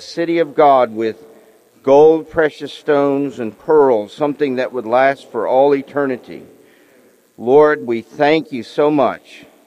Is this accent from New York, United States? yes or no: yes; New York, United States; I grew up in New York, so we would meet in Cape May in the summer.